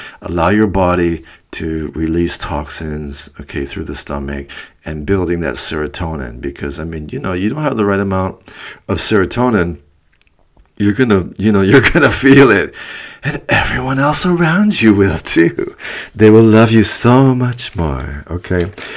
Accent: United States; I'm American, man. We had, like, meat and meat.

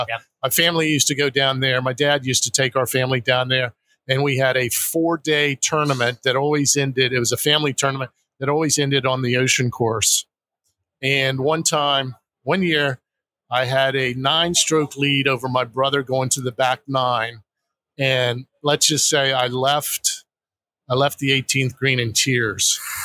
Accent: Columbus, Ohio, United States; I'm actually from Columbus, Ohio.

